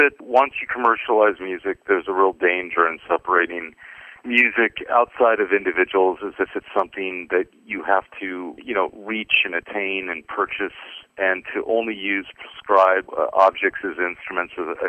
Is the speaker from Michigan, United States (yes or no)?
no; California, United States; growing up in the Bay Area and seeing people returning after the war